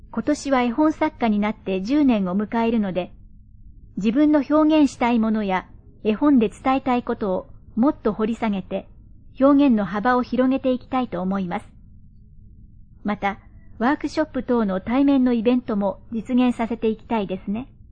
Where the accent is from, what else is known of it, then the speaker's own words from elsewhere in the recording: Hokkaido, Japan; now in Tokyo, Japan; 私が生まれ育ったのは北海道なのですが、平成29年から荒川区に住んでいて、自宅はアトリエを兼ねています。